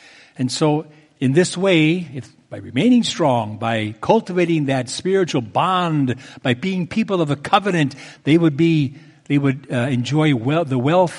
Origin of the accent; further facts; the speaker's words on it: Mexico City, Mexico; also born or lived in United States; I grew up in Mexico City, and my parents were missionaries there. I went there when I was 1 year old.